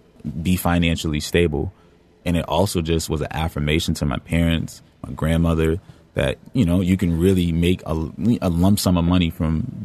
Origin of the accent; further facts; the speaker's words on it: Dorchester, Massachusetts, United States; I grew up in Dorchester, specifically off of Geneva Ave. There's a Vietnamese community, there's Haitian community, there's Jamaican community, there's a Cape Verdean community.